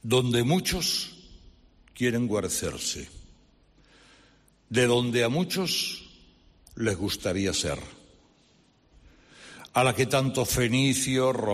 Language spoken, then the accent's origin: Spanish; Catalonia, Spain; also born or lived in Andalusia; podría haber sido catalán. Por aquella Cataluña adorable en la que me crié y a la que hoy casi no reconozco.